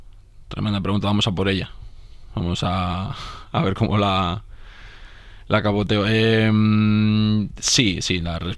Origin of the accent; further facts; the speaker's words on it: San Sebastián, Basque Country, Spain; Igual para nosotros, que somos de Donosti, pues es muy evidente.